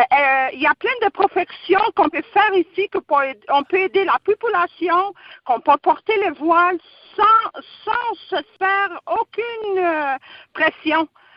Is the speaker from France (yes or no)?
no; Quebec, Canada; Moi, ça fait 13 ans que je suis convertie. Je suis portugaise, québécoise, canadienne. Je porte le voile